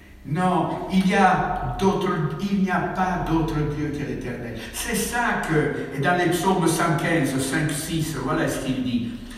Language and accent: French; Sardinia, Italy; French is a second language; c'est pas chez moi, en Sardaigne, ils le font très, très, très souvent, hein.